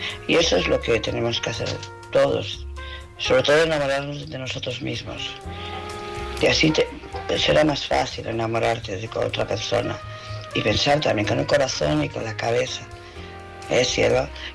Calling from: Barcelona, Catalonia, Spain; de Barcelona.

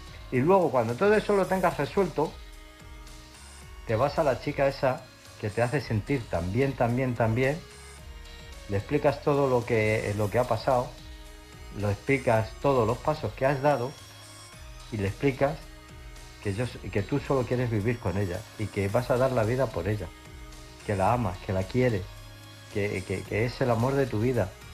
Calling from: Illescas, Castilla-La Mancha, Spain; de Illescas.

